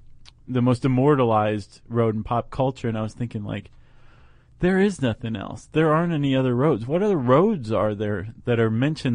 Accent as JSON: {"language": "English", "region": "Oklahoma", "country": "United States", "said": "I'm an Okie, and I want this road to go through my home state."}